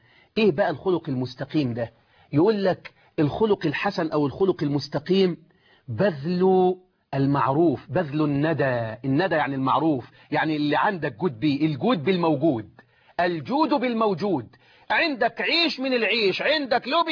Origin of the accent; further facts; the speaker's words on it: Egypt; باللغه العاميه عندنا في مصر